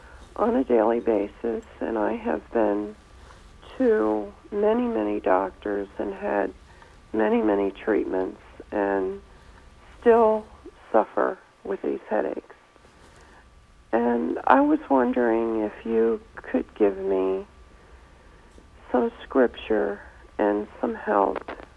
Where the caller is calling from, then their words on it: Maryland, United States; I'm from Maryland.